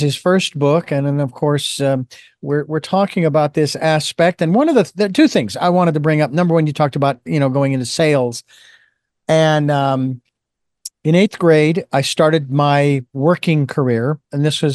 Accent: Phoenix, Arizona, United States; I grew up in Phoenix, so not so wide open, but nonetheless, meeting all kinds of different people.

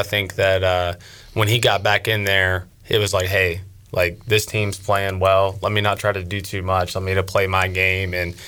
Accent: Memphis, Tennessee, United States; I'm from the Memphis area, so we had a couple Pirate faithful there cheering us on

